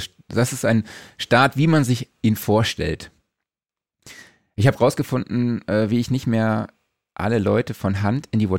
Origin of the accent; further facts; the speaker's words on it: Saarland, Germany; ich habe es mir natürlich auf die Fahne geschrieben, so ein bisschen meine Heimat zu unterstützen, wo es geht.